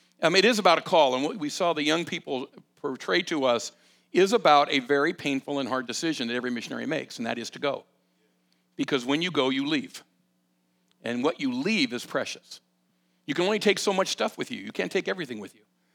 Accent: California, United States; also born or lived in Santa Cruz, United States; I was born in Santa Cruz, California, raised in Southern California, got saved in the Jesus movement

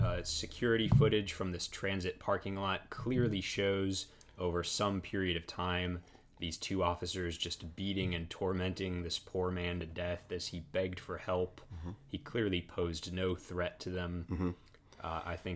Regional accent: Kansas, United States; Well, I'm from Kansas. I studied political science there.

